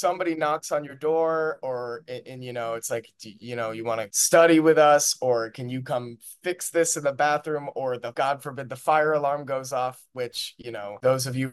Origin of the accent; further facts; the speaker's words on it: Half Moon Bay, California, United States; I grew up in Half Moon Bay in California, which is about a 35, 40-minute drive to San Francisco.